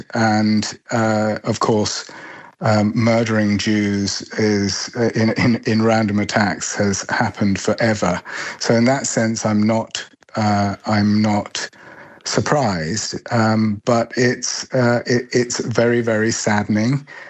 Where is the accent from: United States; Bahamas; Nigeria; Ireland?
Ireland; of course we're Irish citizens and residents. We have no say in what happens in another country far off.